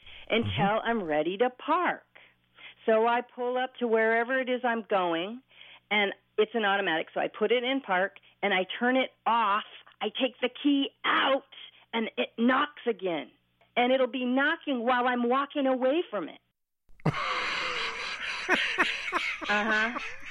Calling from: Bellingham, Washington, United States; I'm calling from Bellingham, Washington.

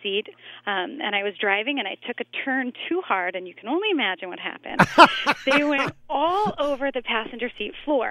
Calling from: Silver Spring, Maryland, United States; I'm calling from Silver Spring, Maryland.

